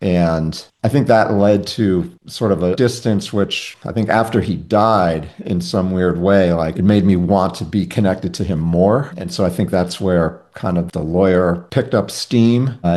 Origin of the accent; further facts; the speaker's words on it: New York City, New York, United States; I grew up in New York City.